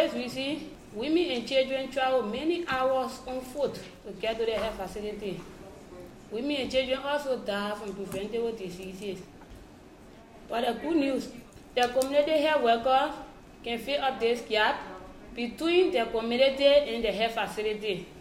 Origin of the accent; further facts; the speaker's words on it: River Cess County, Liberia; I'm from Rosas County in Liberia. I am a community health worker. I live in a far off community